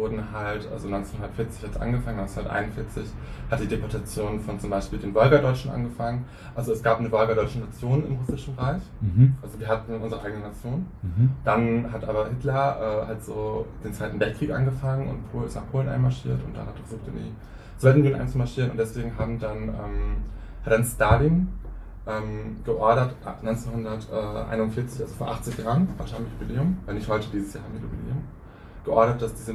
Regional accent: Hünsborn, North Rhine-Westphalia, Germany; wenn du meine Heimat Hünsborn ansprichst

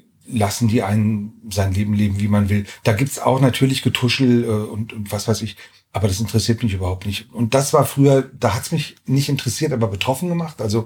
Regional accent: Hesse, Germany; moved away as an adult; also born or lived in Berlin; Biedenkopf an der Lahn, das liegt in Oberhessen. Und ich bin da nicht geboren, aber aufgewachsen. Also ich bin zwar mal um die Ecke geboren auf dem Land. Und ich glaube, da war ich 5, als wir da hingezogen sind.

